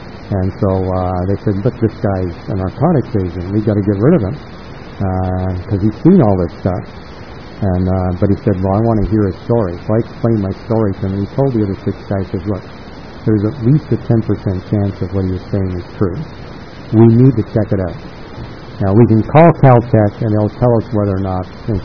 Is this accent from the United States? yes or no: no; Canada; And I was from Canada, and I was naive.